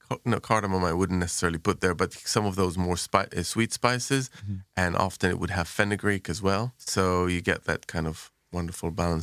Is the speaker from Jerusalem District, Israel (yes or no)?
yes; Jerusalem, Jerusalem District, Israel; So when I was growing up in Jerusalem, we used to go to, there was a bunch of places.